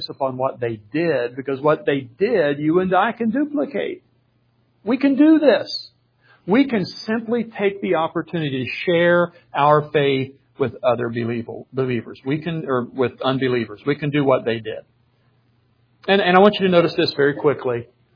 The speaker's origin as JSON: {"language": "English", "region": "the South", "country": "United States", "lives_now": "Buffalo, United States", "said": "why are you, as a Southerner, in Buffalo, New York?"}